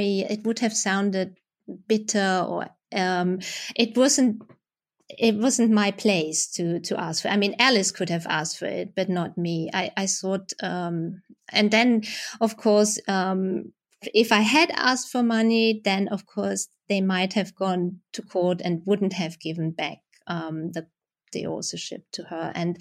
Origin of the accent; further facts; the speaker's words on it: Germany; English is a second language; I had it when I was growing up in Germany.